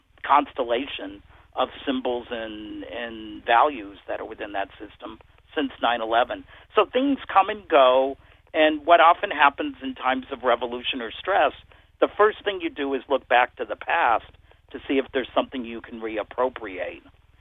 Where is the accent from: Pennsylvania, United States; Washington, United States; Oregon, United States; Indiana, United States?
Pennsylvania, United States; I'm from Pennsylvania, so I think it's a beautiful flag.